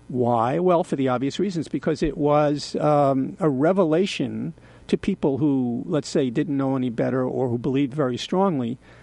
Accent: Queens, New York, United States; I grew up out in Queens, where most of the people in my neighborhood, almost everybody lived in a small little house.

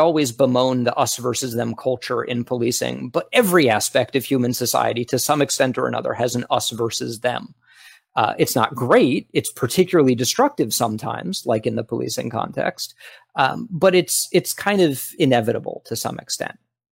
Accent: Florida, United States; In fact, the neighborhood that I grew up in South Florida

